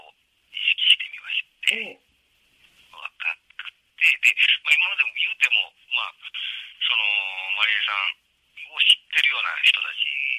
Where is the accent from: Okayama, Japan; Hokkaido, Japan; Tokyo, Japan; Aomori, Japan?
Tokyo, Japan; 僕もと東京出身なんで、